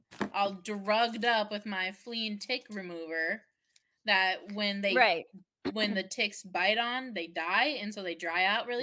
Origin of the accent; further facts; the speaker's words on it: South Dakota, United States; unfortunately, we're from South Dakota, and now we have everyone thinks we shoot our dogs when they're 8 months old.